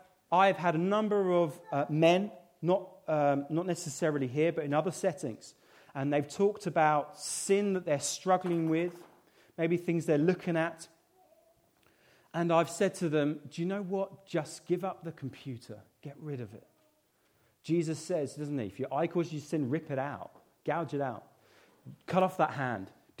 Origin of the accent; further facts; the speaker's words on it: United Kingdom; because I'm British and I don't like anyone, you know, hearing what I'm doing